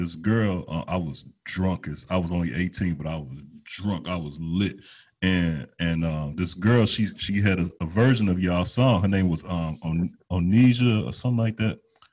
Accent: Chicago, Illinois, United States; It was this club in Chicago. I'm from Chicago.

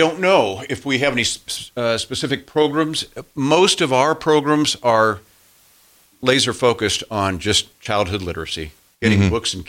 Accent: Lincoln, Nebraska, United States; You know, I grew up here in Lincoln, watched Husker football from the time I was a little kid.

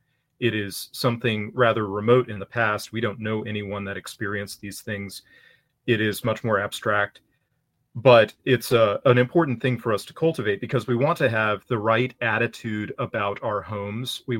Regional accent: Louisiana, United States; I am. I'm from Louisiana.

